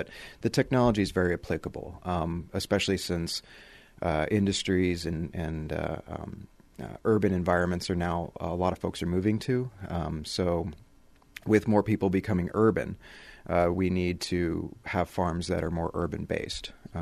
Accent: Washington, United States; Came back to the West Coast where I'm originally from. I'm actually from Washington State.

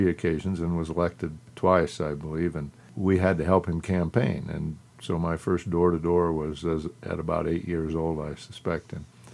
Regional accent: Douglas, Wyoming, United States; I was raised in Douglas, Wyoming. My father was a lawyer in Douglas.

